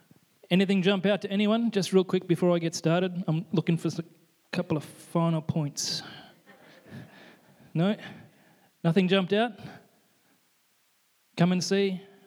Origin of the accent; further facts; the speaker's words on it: Australia; We had a family in a church that we were involved with in Brisbane, Australia. As you can tell, I am Australian